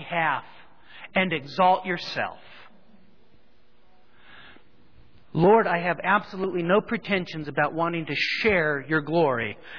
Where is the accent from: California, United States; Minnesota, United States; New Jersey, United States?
California, United States; Growing up in the Sacramento Valley, we have hundreds of thousands, probably millions of acres of rice fields.